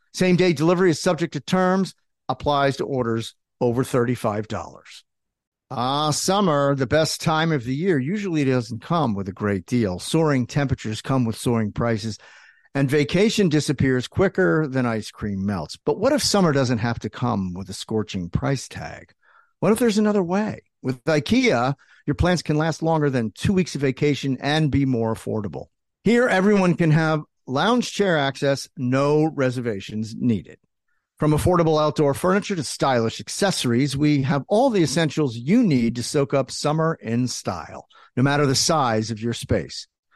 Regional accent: New Jersey, United States; also born or lived in Philadelphia; I was born in Philadelphia and then we moved to Jersey.

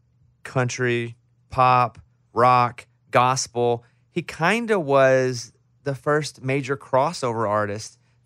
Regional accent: Virginia, United States; And, again, me growing up in the South, you consider Virginia the South, right?

